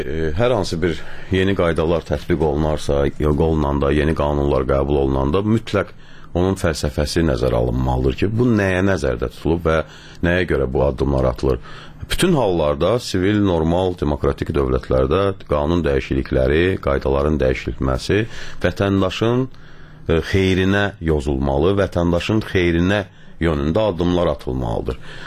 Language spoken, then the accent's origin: Azerbaijani; Baku, Azerbaijan; mən özüm Yasamalda böyümüşəm